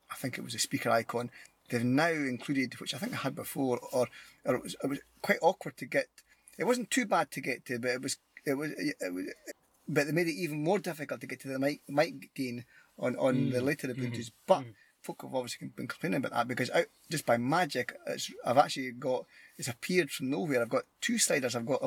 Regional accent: Scotland, United Kingdom; accent: Scottish; It's my poor Scottish accent.

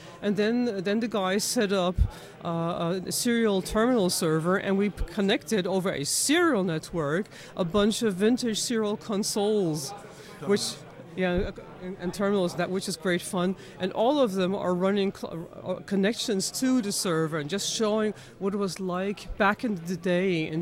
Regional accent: United States; now in Munich, Germany; I'm an American living in Munich

